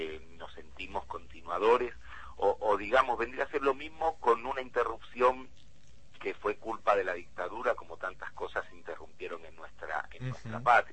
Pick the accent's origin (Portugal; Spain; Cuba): Spain; Málaga, Andalusia; born there; moved away; nací en España